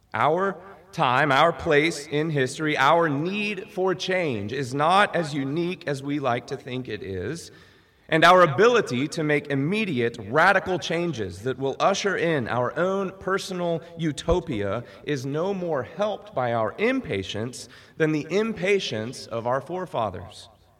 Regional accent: Texas, United States; Now, I don't do CrossFit, but I am a Texan.

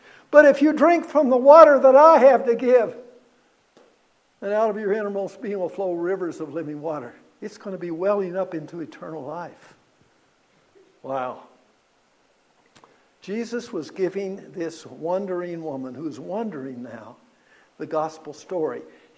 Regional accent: Kentucky, United States; It's like when I was growing up in Kentucky, we had lots of springs.

